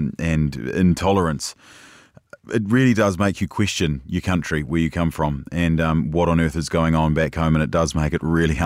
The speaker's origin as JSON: {"language": "English", "town": "Tauranga", "region": "Bay of Plenty", "country": "New Zealand", "tie": "born or raised there", "said": "my hometown of Tauranga, which is in the Bay of Plenty in New Zealand"}